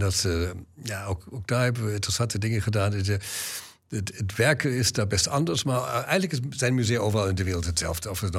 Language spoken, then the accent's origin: Dutch; Bremen, Germany; now in Groningen, Netherlands; Kijk, opgegroeid in Bremen, nu in Groningen, dat is een beetje hetzelfde.